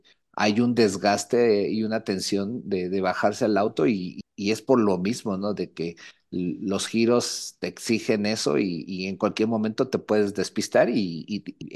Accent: Mexico; somos mexicanos y nos gusta mucho

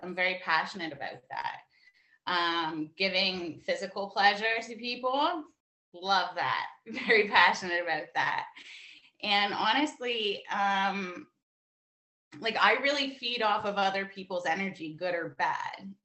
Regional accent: Canada; Born and raised in Canada.

